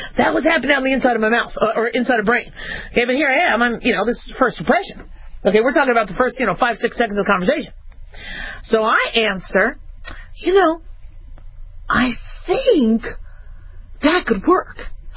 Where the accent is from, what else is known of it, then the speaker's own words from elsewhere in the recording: Phoenix, Arizona, United States; also born or lived in Los Angeles; was born in L.A., and I'm in L.A. all the time, so I know L.A. I grew up also in Phoenix, so I know Phoenix really well.